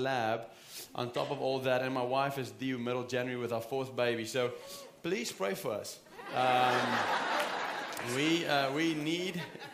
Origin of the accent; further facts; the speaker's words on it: South Africa; first language Afrikaans; English is a second language; You may know I'm from South Africa, but you know, I was born in South Africa to an Afrikaans family